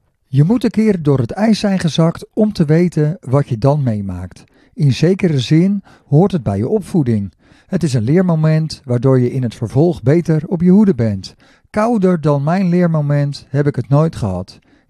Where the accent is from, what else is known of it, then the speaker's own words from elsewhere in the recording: Warmond, South Holland, Netherlands; Ja, ik kom natuurlijk oorspronkelijk uit Warmond en ik heb die winters 85, 86, 87 daar meegemaakt.